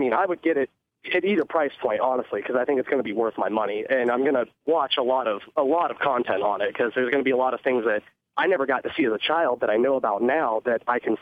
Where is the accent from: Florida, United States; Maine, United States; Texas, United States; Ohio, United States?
Florida, United States; like, I'm from Florida, and growing up my mom told me stories about seeing Dusty Rhodes live in like my hometown and all throughout Florida